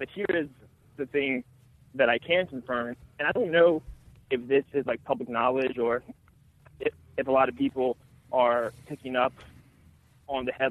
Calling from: New York City, New York, United States; Hey, what's up, guys? … in New York City.

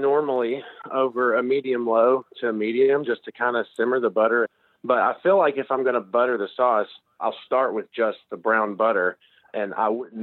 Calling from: Sellersburg, Indiana, United States; I'm from Sellersburg, Indiana.

